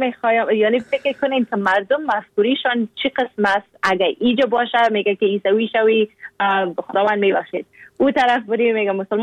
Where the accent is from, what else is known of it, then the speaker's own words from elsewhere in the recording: Afghanistan; گفتم از افغانستان گفت از افغانستان اگه هستی یعنی که مسلمان هستی نه؟ گفتم ما اگه از افغانستان هستم مسلمان هستم